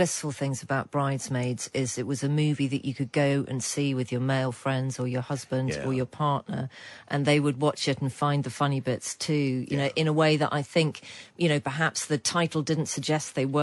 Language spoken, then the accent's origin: English; England, United Kingdom; I'm English and I like to compromise.